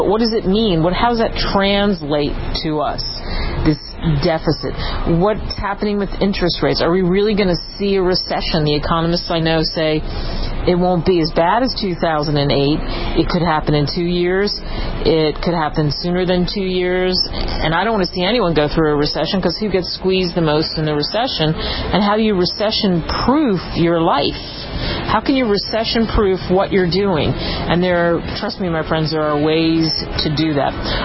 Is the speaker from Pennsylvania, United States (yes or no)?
yes; Philadelphia, Pennsylvania, United States; I grew up in Philly, and that was so drummed into my head that we're electing people to represent us.